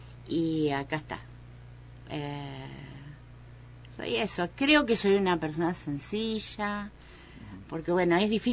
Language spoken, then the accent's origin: Spanish; Pehuajó, Buenos Aires Province, Argentina; born there; Nací en Pehuajó, provincia de Buenos Aires, un 7 de julio de 1955.